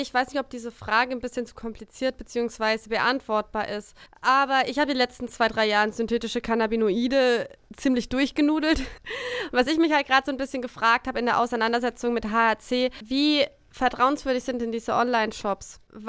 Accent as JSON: {"language": "German", "town": "Frankfurt", "region": "Hesse", "country": "Germany", "said": "Ich bin Frankfurterin"}